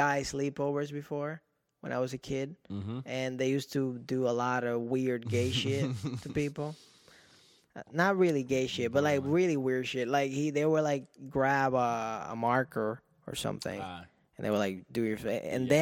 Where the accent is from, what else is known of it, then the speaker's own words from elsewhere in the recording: Florida, United States; We're both from Florida. So we were talking about our Greyhound experiences